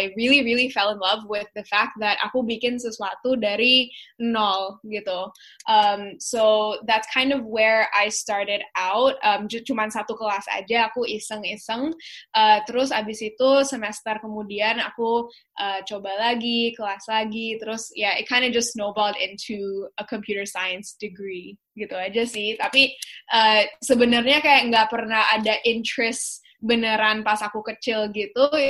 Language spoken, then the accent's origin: Indonesian; Singapore; moved away as an adult; now in Jakarta, Indonesia; aku gedenya di Singapura kan, jadi aku sebenarnya nggak begitu tahu tentang tech space di Indonesia. Jadi abis aku lulus kuliah, aku pindah balik ke Jakarta, itu pertama kali aku tinggal di sini gitu.